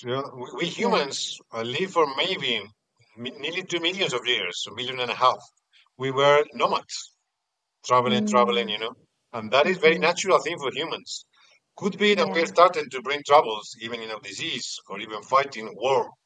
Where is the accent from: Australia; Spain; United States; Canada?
Spain; Madrid, Community of Madrid; English is a second language; I was born in a very modern society, we can say. I'm from Madrid.